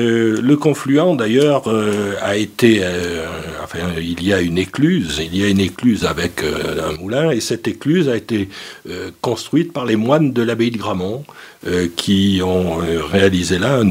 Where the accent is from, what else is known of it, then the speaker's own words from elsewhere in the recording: Limoges, Nouvelle-Aquitaine, France; born there; Ah oui, je suis né à Limoges, mon épouse est née à Saint-Priétorion, je suis très implanté sur cette commune